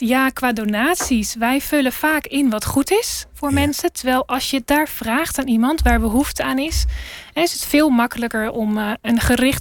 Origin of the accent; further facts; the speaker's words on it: Netherlands; En waardoor wij dus als Nederlanders weer terugkomen, vaak met heel veel vragen en soms ook een involledig beeld over onze eigen inzet en wat dat voor effect heeft gehad.